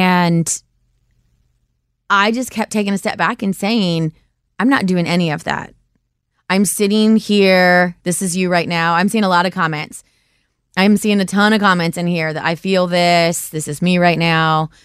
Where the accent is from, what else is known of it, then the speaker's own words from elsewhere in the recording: Ohio, United States; I am from Ohio. I live in Cincinnati. I've been back here since 2004.